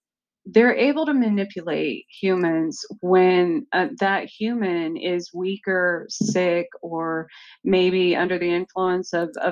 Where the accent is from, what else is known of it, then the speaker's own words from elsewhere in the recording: New Mexico, United States; that goes all the way back to where I come from. You know, that I grew up right near the Gila cliff dwellings. So, and with my native background